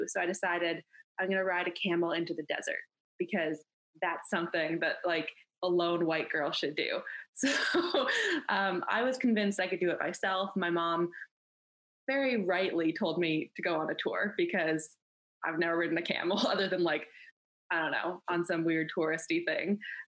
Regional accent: Canada; I grew up in Canada. So like in Canada, in the winter it's cold, in the summer it's hot, and hot and cold don't meet.

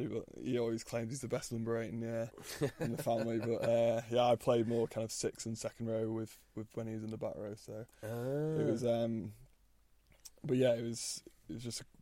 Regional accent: Lytham, North West England, United Kingdom; I grew up in Lytham, literally 2 minutes round the corner from Fylde Rugby Club. So that's always been my home rugby club, and went to school in Blackpool. So, yeah, I'm a fairly local lad.

